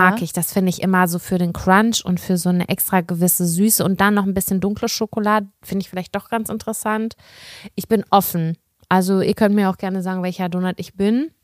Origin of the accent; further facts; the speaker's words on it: Hamburg, Germany; Das muss man als Hamburgerin ja.